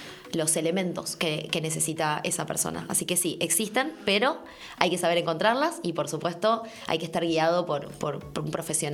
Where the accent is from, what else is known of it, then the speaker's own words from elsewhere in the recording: Argentina; De donde vengo yo, de mi tierra, de Argentina, se puede formular exactamente qué cantidad de cada producto necesitamos